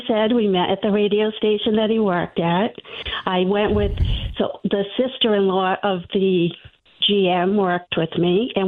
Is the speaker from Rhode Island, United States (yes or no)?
yes; Rhode Island, United States; Well, I'm from Rhode Island.